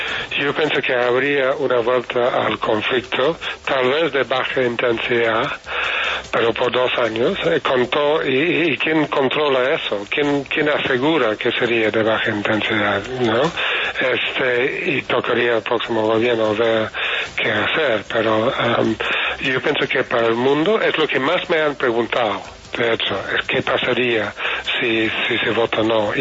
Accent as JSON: {"language": "Spanish", "country": "United Kingdom", "second_language": "Spanish", "said": "Yo soy británico."}